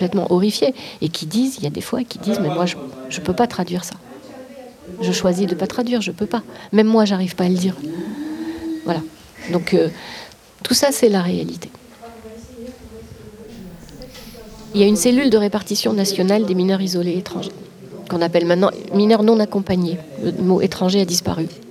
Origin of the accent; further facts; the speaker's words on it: Briançon, Provence-Alpes-Côte d'Azur, France; Briançon, c'est aussi ma ville natale et que j'y ai quand même plein d'attaches aussi.